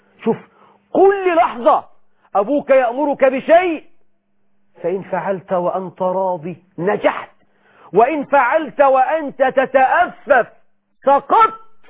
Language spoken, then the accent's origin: Arabic; Egypt; بلدنا مصر